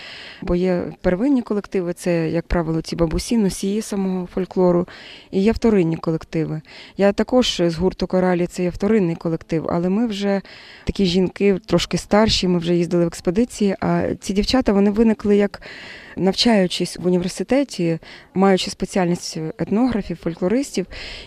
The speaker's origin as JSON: {"language": "Ukrainian", "town": "Lviv", "region": "Lviv Oblast", "country": "Ukraine", "said": "Я зі Львова."}